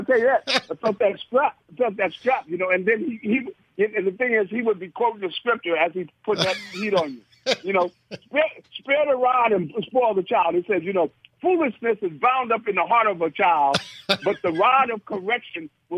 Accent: Connecticut, United States; So I grew up in Connecticut. I went to school in California.

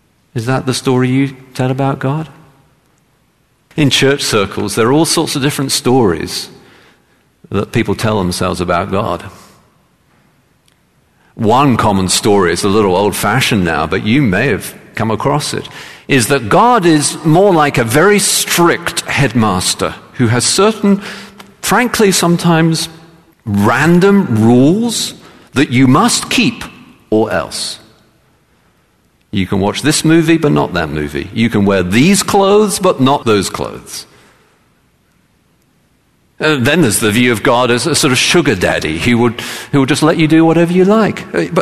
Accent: England, United Kingdom; I grew up in England, in the Church of England

